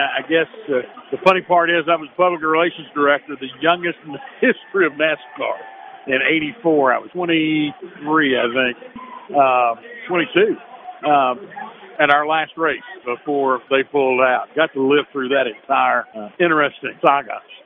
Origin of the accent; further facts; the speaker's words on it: Nashville, Tennessee, United States; We grew up in the projects in East Nashville.